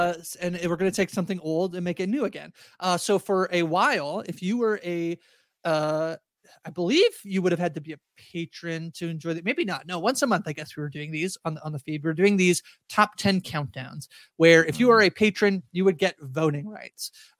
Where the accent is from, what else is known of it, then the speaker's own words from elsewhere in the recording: Canada; I'm Canadian, so don't blame me.